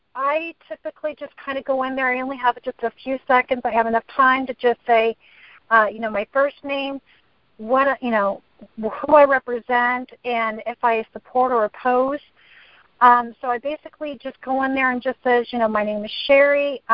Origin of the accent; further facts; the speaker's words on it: Sacramento, California, United States; I'm from Sacramento.